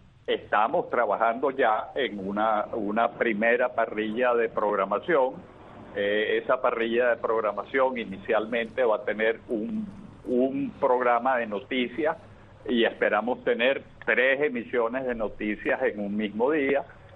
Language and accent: Spanish; Venezuela; el pueblo venezolano, mi pueblo